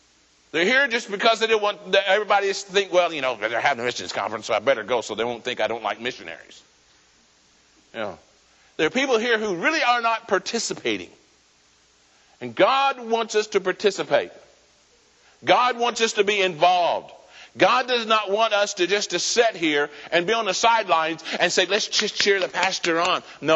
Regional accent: Springfield, Missouri, United States; also born or lived in Oklahoma; I was born here in Oklahoma, but I live most of my life in Missouri. And that's about all I can say. I was born here, and then Mom and Dad took us to Missouri. We live around Springfield most of our years.

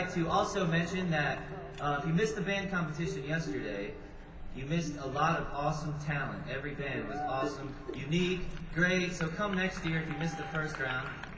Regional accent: Asheville, North Carolina, United States; We're from Asheville, North Carolina.

